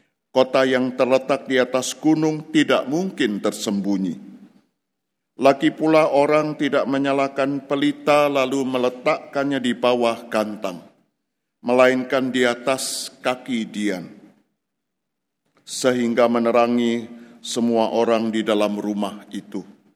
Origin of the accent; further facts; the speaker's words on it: Java, Indonesia; accent: Javanese; kok logatnya masih Jawa banget. Saya merawat dan memelihara logat saya supaya tidak terkontaminasi jadi Jakarta. Jadi saya tetap pakai bahasa Jawa